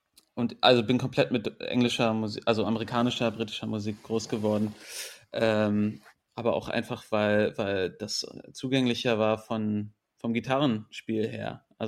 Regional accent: Berlin, Germany; also born or lived in England; Ich bin in Berlin groß geworden, bilingual aufgewachsen. Und habe auch in England gelebt eine Weile fürs Studium, aber ich würde mal sagen, ich bin Berliner.

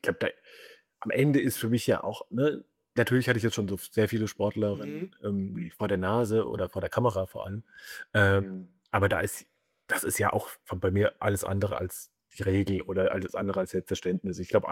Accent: Hesse, Germany; now in Cologne, Germany; Ich bin auch nur zugezogen jetzt in meinem 9. Jahr hier. Ich komme ganz ursprünglich aus einem ganz kleinen Städtchen in Osthessen, in der Nähe von Fulda.

